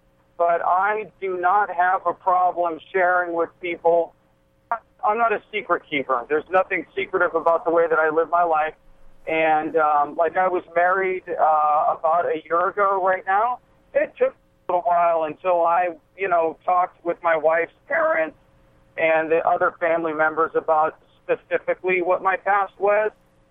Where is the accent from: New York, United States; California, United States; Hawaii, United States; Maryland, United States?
California, United States; I grew up in California Youth Authority. I graduated later on to state prison.